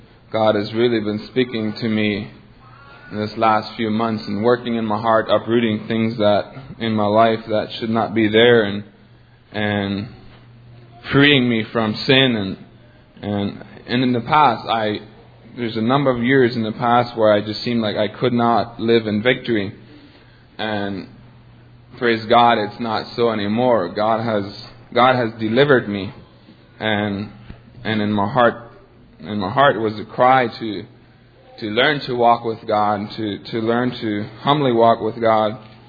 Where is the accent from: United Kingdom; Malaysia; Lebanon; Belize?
Belize; now in United States; I have been here in the States for about 4 months now. I'm from Belize